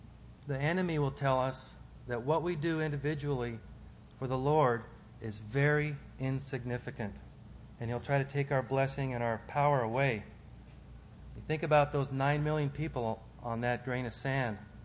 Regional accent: Seattle, Washington, United States; I was raised in Seattle, Washington, and growing up, Boeing Aircraft Corporation had facilities to the north and the south of Seattle.

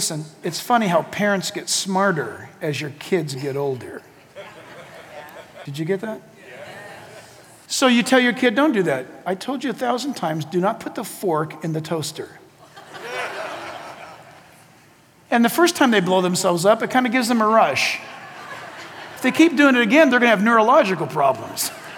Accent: San Diego, California, United States; Dr. …, Shadow Mountain Church in my hometown, San Diego.

